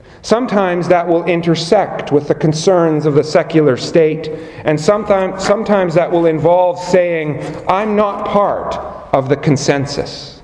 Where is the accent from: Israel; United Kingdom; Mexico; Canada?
Canada; I hope that I'm not living or doing something simply because I'm a Canadian.